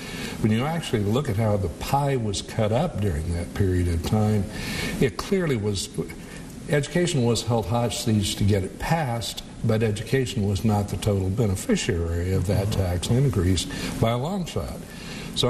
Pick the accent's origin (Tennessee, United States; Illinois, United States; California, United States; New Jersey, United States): Illinois, United States; I said, I came from Illinois, where Chicago and the rest of the state exists. I understand North-South.